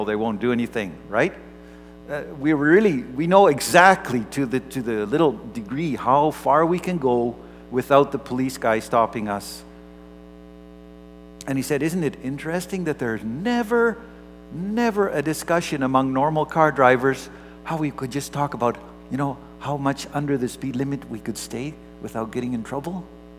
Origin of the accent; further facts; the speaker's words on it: Netherlands; It's puzzling for us when we think we're from Holland.